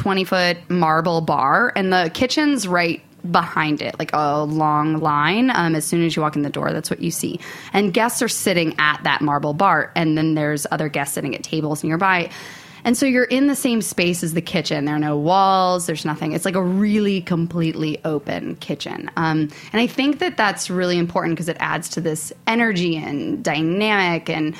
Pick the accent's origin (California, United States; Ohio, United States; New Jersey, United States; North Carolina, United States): New Jersey, United States; also born or lived in South Carolina; I was born in South Carolina, so it's not too crazy why moving down towards the South, even though I grew up in New Jersey, wasn't too crazy.